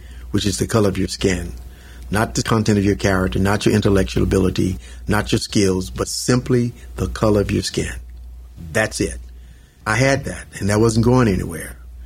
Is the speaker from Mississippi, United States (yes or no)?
yes; Mississippi, United States; And even as a kid growing up in Mississippi, I wanted to go there.